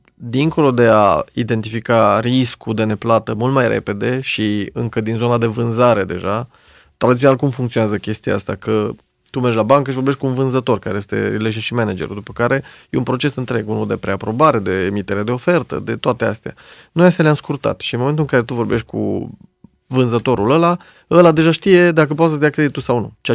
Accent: Romania; Noi, ca și business, nu l-am creat deloc românește și nici doar în România. Doar întâmplător, noi suntem români.

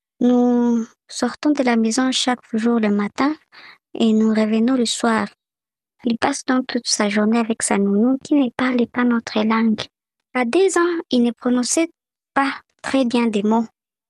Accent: Lubumbashi, Haut-Katanga, DR Congo; Bonjour RFI … de Lubumbashi, âgée de 30 ans.

